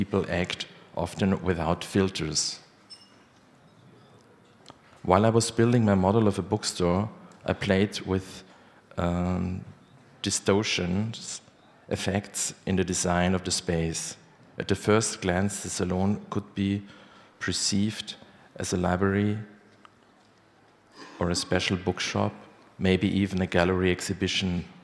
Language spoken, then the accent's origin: English; Vienna, Austria; I'm an artist. We come from Vienna.